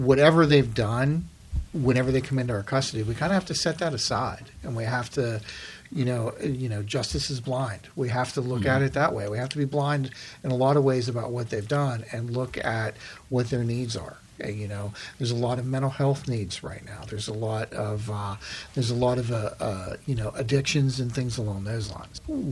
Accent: Altoona, Pennsylvania, United States; I grew up in Altoona and born and raised in Altoona. I graduated from Altoona High.

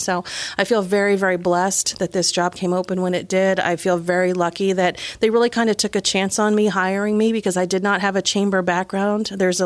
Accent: Wyalusing, Pennsylvania, United States; Yep, I grew up in Wyalusing, Pennsylvania, which is a small town, maybe 600 people in the town.

